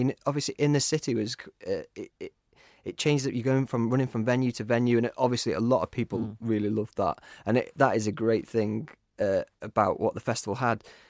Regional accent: Burscough, North West England, United Kingdom; I was brought up like in Burscough, obviously the canal is a massive thing.

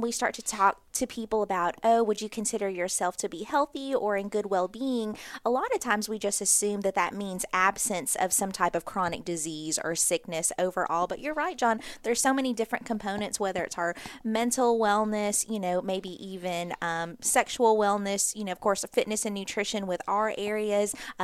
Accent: Alabama, United States; I'm Filipino, for our listeners that don't know, and so I sometimes don't think my blood was made for this really cold weather, despite being born and raised in Alabama.

